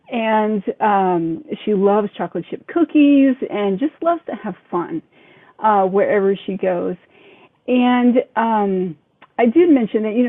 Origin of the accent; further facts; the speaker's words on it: Kansas City, Missouri, United States; and you write about what you know, and Kansas City is definitely a town that I know well.